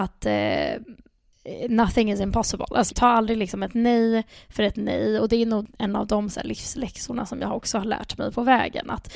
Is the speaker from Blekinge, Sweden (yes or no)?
no; Stockholm, Stockholm County, Sweden; also born or lived in Ekerö; Jag är uppvuxen här i Stockholm, föddes på Ekerö. Från början där bodde jag mina första 10 år.